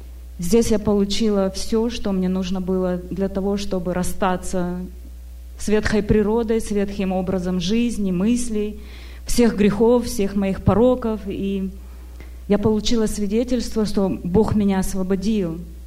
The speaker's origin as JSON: {"language": "Russian", "town": "Sacramento", "region": "California", "country": "United States", "said": "Я из Сакраменто, штат Калифорния."}